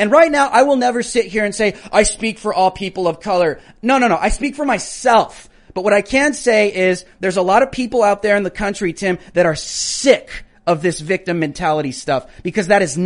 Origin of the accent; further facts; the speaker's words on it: United States; I can do something for myself. I'm an American. I can do things.